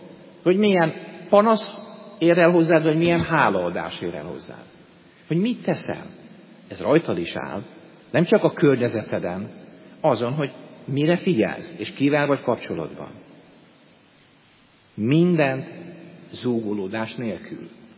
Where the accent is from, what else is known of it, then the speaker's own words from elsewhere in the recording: Hungary; Végtelen hála van a szívemben, hogy magyar vagyok, hogy itt élhetek a hazámban.